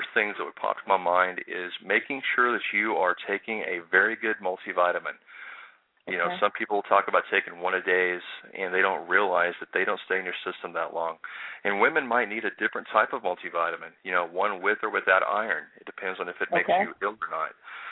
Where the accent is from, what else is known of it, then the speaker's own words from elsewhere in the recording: Southern United States, United States; I was raised in the South with sweet tea and fried food.